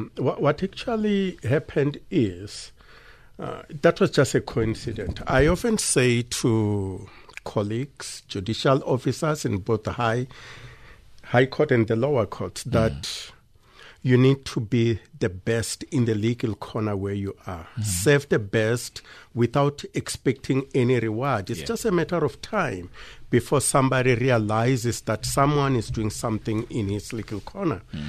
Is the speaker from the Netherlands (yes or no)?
no; Limpopo, South Africa; And yes, I grew up in Limpopo, the area called Rwamondo. That's where I grew up as a teenager.